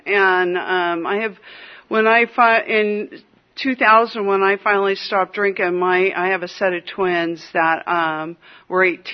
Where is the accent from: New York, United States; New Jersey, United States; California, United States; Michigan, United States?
California, United States; Well, when I was a kid, I grew up in the Santa Cruz Mountains, and there was packs of dogs that would run the mountains.